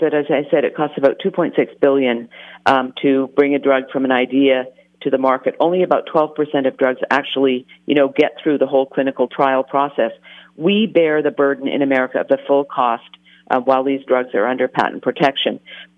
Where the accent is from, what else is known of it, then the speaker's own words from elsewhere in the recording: Canada; As I've said, I'm Canadian.